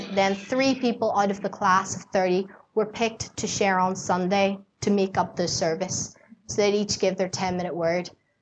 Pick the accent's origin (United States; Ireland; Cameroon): Ireland; And the amount of Mickey she took out of me for being Irish was not funny